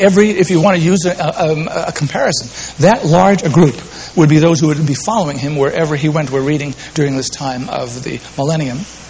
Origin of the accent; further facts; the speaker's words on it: New England, United States; I come from New England, and it's said that we're a little buttoned up, or a little bit more reserved.